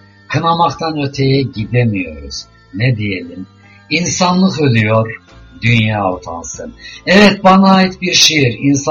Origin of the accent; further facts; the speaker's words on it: Trabzon, Turkey; born there; Tabii ki nerede doğmuşum, Trabzon'da aklıma gelen.